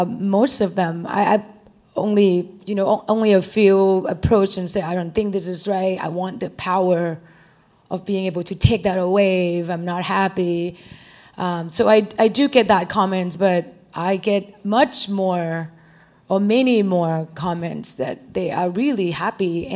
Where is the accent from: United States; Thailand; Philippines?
Thailand; because I'm from Thailand, so we don't do tipping as much in Thailand either.